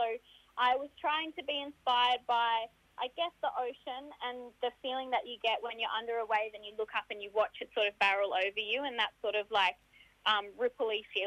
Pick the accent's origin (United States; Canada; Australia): Australia; Newcastle, New South Wales; growing up in Newcastle on the coast, they like the connection to the coast, even though I am traditionally a river person.